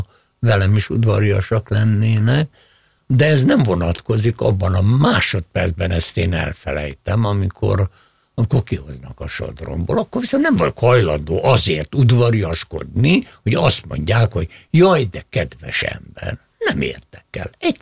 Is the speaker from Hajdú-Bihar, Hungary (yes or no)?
no; Budapest, Hungary; Az volt a Tisza-Kálmán tér, majd később a köztársaság tér, és tehát én ott nőttem föl